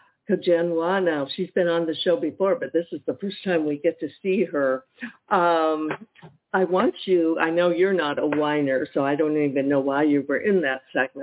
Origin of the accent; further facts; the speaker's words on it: California, United States; I'm from California. Well, we were there for over 40 years.